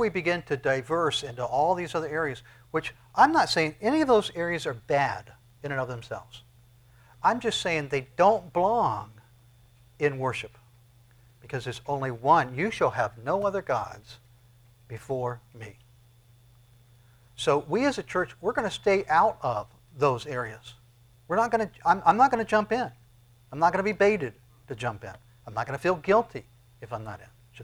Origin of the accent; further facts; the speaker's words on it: United States; Of all the nations of all the earth, I love America the most. Why? I'm an American. God has allowed me to be an American.